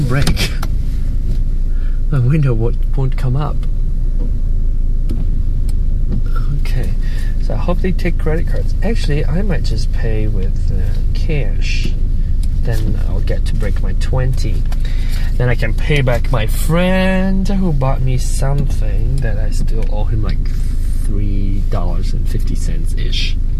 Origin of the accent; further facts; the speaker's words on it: Penang, Malaysia; I'm from Penang, I grew up in Penang